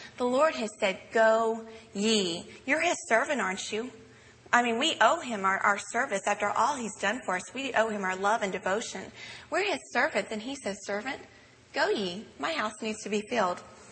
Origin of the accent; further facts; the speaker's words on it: the South, United States; accent: Southern; And so because of my accent and where I was raised, I have a very difficult time understanding people with other accents.